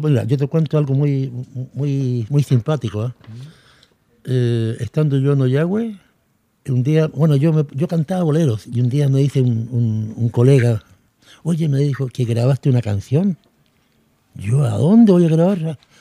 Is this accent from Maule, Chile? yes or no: yes; Curicó, Maule, Chile; born there; yo nací en Curicó.